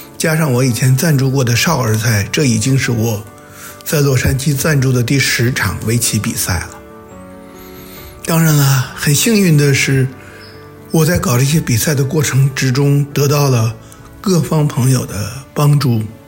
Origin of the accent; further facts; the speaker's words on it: China; now in Los Angeles, United States; 作为一个中国人，我心里确实有一丝丝的内疚和无奈